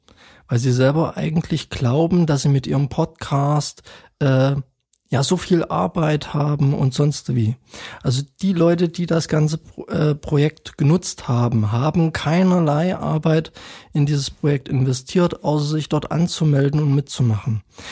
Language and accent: German; Berlin, Germany; Und ich bin eine Zeit lang in Berlin auch groß geworden, sag ich mal.